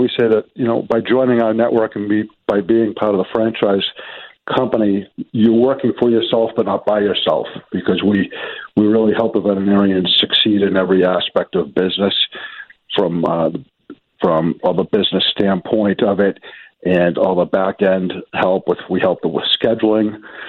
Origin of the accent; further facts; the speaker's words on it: Boston, Massachusetts, United States; accent: Boston; I hope everyone could understand me with my Boston accent.